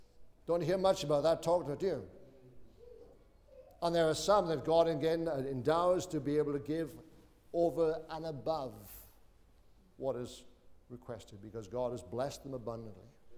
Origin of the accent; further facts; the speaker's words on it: Wales, United Kingdom; now in Australia; Even though I'm Welsh, I'm part of the body. Some of you might find that hard to take, but that's a fact. I'm an old South Welshman ministering in New South Wales.